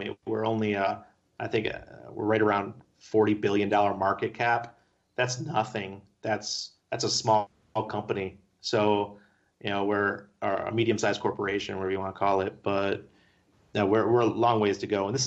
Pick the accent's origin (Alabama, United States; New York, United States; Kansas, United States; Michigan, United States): New York, United States; I just saw something today that New York State, I'm from New York, so when I see New York State news about Bitcoin, I always pay attention.